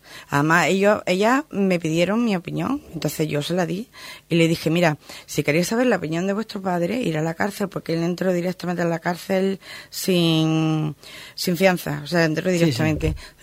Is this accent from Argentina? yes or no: no; Spain; En razas, pues todos somos españoles. Y además, los dos somos del mismo sitio.